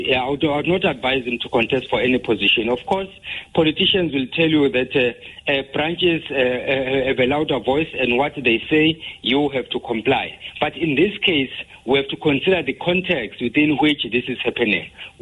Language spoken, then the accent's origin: English; KwaZulu-Natal, South Africa; they are not saying that because we are from KwaZulu-Natal, we are only concerned about our own people.